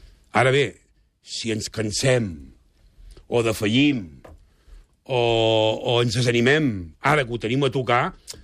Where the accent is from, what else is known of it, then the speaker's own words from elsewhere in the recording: Catalonia, Spain; és que no en tenen ni puta idea de com som els catalans, no?